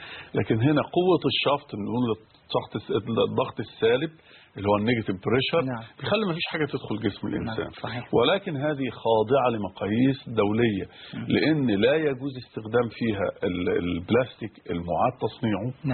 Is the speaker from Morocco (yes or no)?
no; Egypt; عشان لما نرجع الى بلادنا مصر